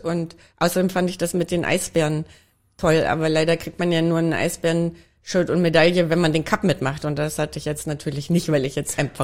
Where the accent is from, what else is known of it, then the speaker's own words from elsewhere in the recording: North Rhine-Westphalia, Germany; ich mache es nur dort in meiner Heimat